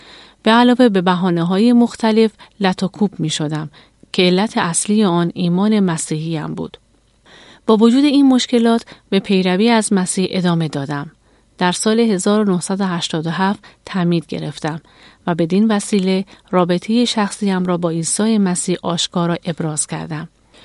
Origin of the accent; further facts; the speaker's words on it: Mashhad, Razavi Khorasan, Iran; در ایران به دنیا آمدم.